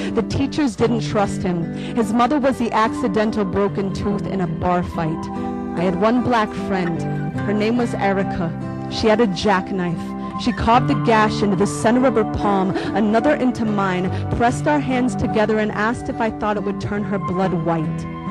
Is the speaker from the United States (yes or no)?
yes; Maine, United States; But I started writing about my hometown, and this was in the book. I grew up in a little town in the woods in Maine.